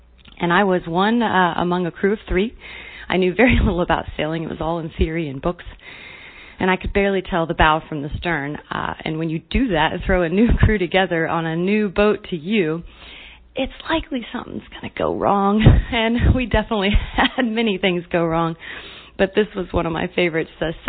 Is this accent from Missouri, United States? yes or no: no; Alabama, United States; growing up in Alabama, I darn sure knew how to use a hacksaw.